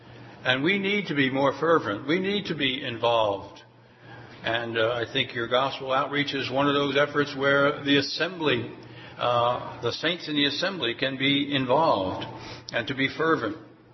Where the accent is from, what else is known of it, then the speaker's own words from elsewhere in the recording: Philadelphia, Pennsylvania, United States; Much like today, if, like myself, I was raised in Philadelphia, people say to me, "Oh, I can tell from you're from Philadelphia."